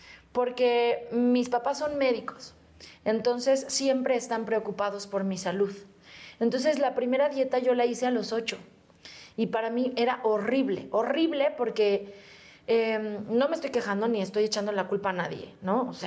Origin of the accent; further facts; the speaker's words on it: Xochimilco, Mexico City, Mexico; Y yo, de aquí, de México, de Xochimilco.